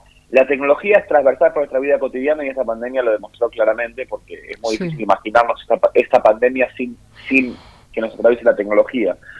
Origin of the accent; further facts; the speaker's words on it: Argentina; Nosotros como ciudadanos argentinos podemos participar en unos procesos